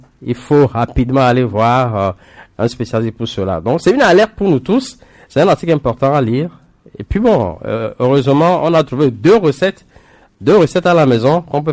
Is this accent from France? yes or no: no; Togo; chez nous au Togo.